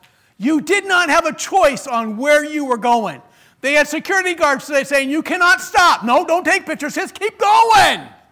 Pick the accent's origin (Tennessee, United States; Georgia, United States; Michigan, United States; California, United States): California, United States; and strange culture, being a Californian and stuff.